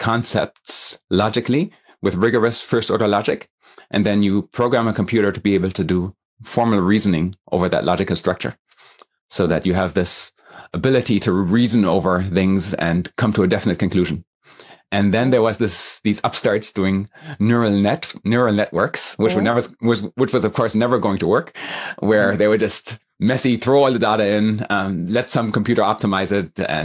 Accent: Germany; first language en; also born or lived in US parents; now in New Zealand; So I'm born in Germany, but have American parents. So I grew up speaking English to my parents and German in school, and then went to the normal German education system

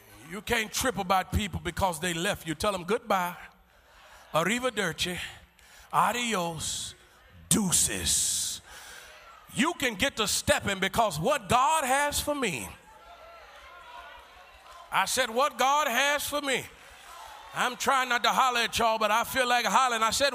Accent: Beaumont, Texas, United States; I'm from the hood of Beaumont.

